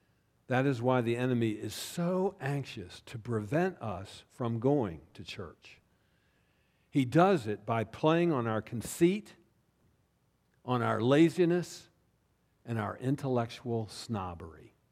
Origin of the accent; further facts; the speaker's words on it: Baltimore, Maryland, United States; My hometown of Baltimore is setting new records in homicide